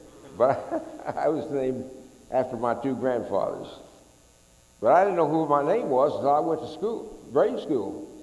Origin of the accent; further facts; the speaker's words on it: Ada, Oklahoma, United States; And today, the Chickasaws Nation, in headquarters in my hometown of Ada, Oklahoma, where I grew up most of the time, is the Chickasaw Nation.